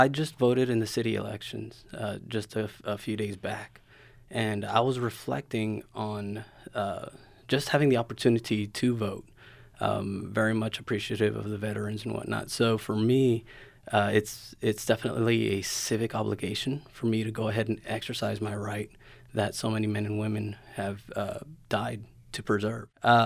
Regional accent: Mexico; Growing up in Mexico, visiting family down there, the number one thing was the corrupción, you know.

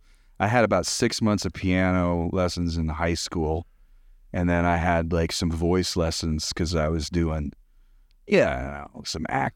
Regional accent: Ohio, United States; also born or lived in Michigan; Yeah, I grew up in the Midwest, Ohio and Michigan, and I don't know why I was always landlocked.

